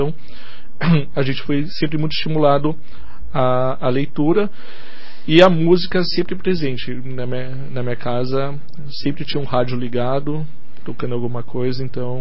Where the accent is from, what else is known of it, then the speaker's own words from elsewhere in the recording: São Paulo, Brazil; now in Curitiba, Brazil; Sou paulistano, né? Estou aqui em Curitiba, moro aqui em Curitiba desde 2010, mas já tinha uma relação com a cidade muito grande, que eu passei praticamente todas as minhas férias aqui da infância e da adolescência na casa dos meus tios.